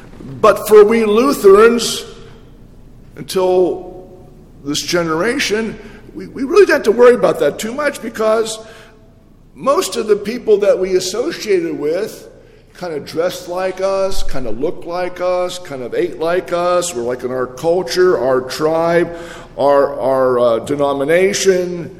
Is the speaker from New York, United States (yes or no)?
no; Ellwood City, Pennsylvania, United States; where I grew up in Elwood City, you had the Hungarian Club, the German Club, the Sons of Italy, you know. In fact, part of Elwood City was called Little Italy.